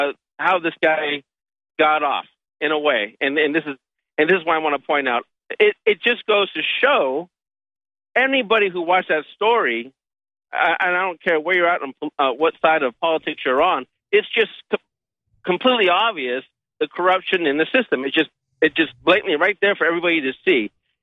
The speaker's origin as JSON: {"language": "English", "region": "California", "country": "United States", "said": "I'm a truck driver, and I'm from California."}